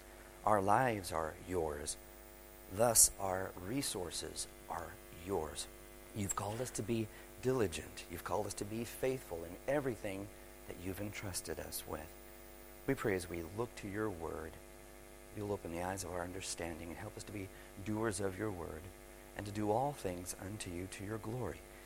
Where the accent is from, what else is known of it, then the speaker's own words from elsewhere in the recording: California, United States; I did a quick Google search from my hometown, Los Angeles County, on how to manage money.